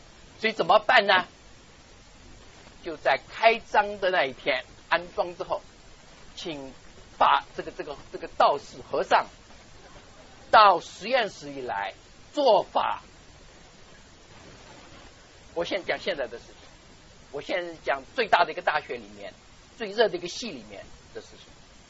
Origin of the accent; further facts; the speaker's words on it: Wenzhou, Zhejiang, China; 我是温州人， 不是小的时候是温州人，我是温州人的。其实我在温州只住过一年